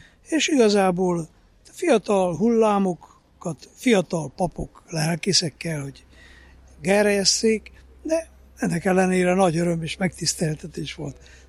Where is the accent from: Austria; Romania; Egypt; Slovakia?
Romania; Csíksomlyó, Harghita; én Csíksomjóról jöttem, az jó messze van ide